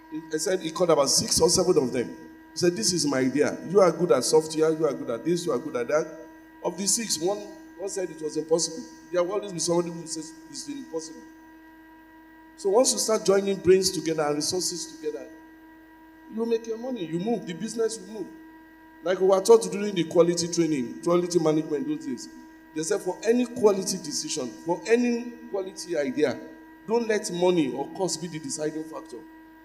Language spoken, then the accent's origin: English; Shomolu, Lagos, Nigeria; I was born in Shomolu, educated in Shomolu, lived all my life in Shomolu. You understand? I grew up in the market, Alade market, because my mother was a Yaoloja.